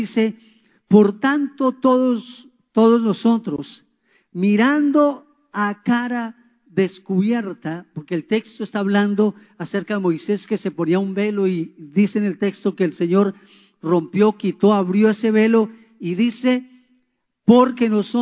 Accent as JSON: {"language": "Spanish", "town": "Pereira", "region": "Risaralda", "country": "Colombia", "moved": "yes", "lives_now": "Cali, Colombia", "said": "que yo soy de Pereira, pero vivo en Cali hace 37 años, moldeado por caleños, así que hay una mezcla linda allí."}